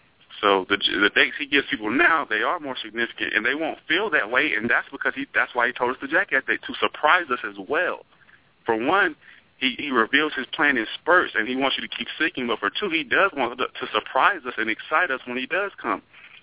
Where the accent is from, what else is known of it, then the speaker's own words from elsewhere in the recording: Williamston, South Carolina, United States; Anderson, good old Anderson County. I'm from Williamston in Anderson, and Williamston's like population of 3,000, small town.